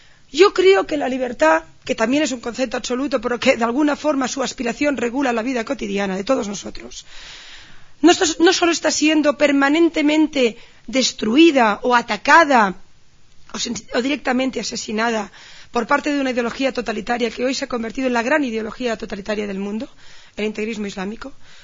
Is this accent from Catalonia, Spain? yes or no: yes; Catalonia, Spain; Y además yo vengo de Cataluña